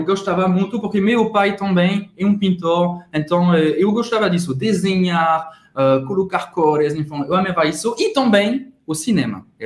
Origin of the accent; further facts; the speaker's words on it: Lille, Hauts-de-France, France; born there; Portuguese is a second language; Sim, eu nasci em Lille, no norte da França, que é a capital do norte da França.